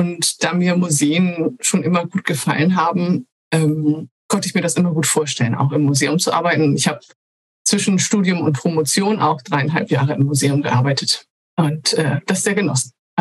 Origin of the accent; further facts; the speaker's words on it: Oldenburg in Holstein, Schleswig-Holstein, Germany; Ich bin in Oldenburg in Holstein aufgewachsen, also im Schleswig-Holsteinischen, und habe unter anderem auch in Kiel studiert.